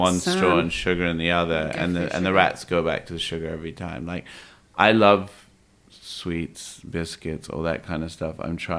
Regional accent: England, United Kingdom; growing up in England

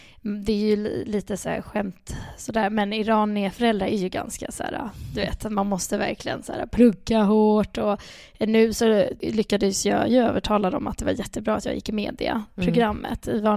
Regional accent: Stockholm, Stockholm County, Sweden; also born or lived in Ekerö; Jag är uppvuxen här i Stockholm, föddes på Ekerö. Från början där bodde jag mina första 10 år.

